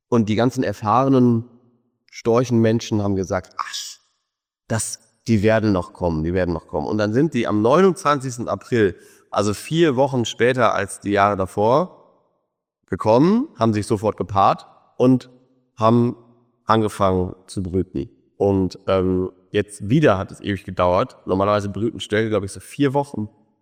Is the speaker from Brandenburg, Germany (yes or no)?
yes; Brandenburg, Germany; wie man sie sich aus manchem eigentlichen ursprünglichen Lebensraum auf den Feldern und Äckern bei uns in Brandenburg gar nicht mehr vorstellen kann.